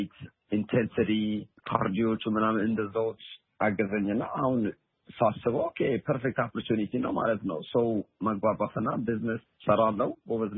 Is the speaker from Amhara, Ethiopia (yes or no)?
no; Addis Ababa, Ethiopia; also born or lived in Arba Minch; now in United States; ያደኩት የተወለድኩት ቦታው አርባ ምንጭ ነው። ከአርባ ምንጭ ወደ አዲስ አበባ 7 ወይ 6 ወደዛ መጣልና ከአዲስ አበባ እዛ ነው በቃ ያደኩት። ብዙ ትምህርት ቤት የሄድኩት እዛ አካባቢ ነው። እና … ከአዲስ አበባ እና ከአርባ ምንጭ።